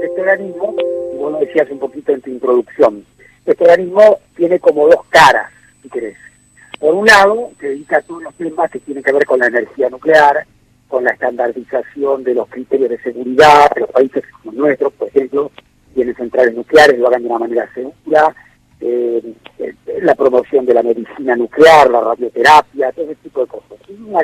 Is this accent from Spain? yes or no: no; Argentina